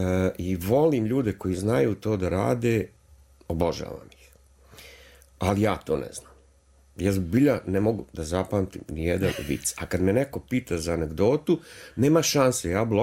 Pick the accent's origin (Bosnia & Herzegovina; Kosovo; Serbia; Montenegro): Bosnia & Herzegovina; Banja Luka, Republika Srpska; also born or lived in Sarajevo; otac je rođen u Sarajevu, ja sam rođen u Sarajevu, majka iz Banja Luke i otac je dobio posao u Banja Luci